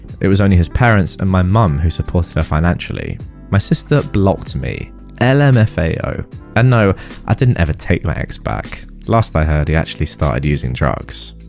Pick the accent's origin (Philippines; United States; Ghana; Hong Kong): Philippines; I am Filipina, and this happened in the Philippines. Here, we don't move out until we have kids, and sometimes not even then.